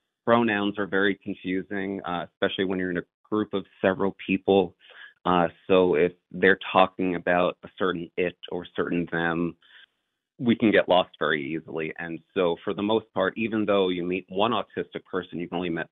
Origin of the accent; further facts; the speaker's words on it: New York City, New York, United States; As I was growing up in New York City, my group of friends, we were kind of sequestered into an accelerated classroom program.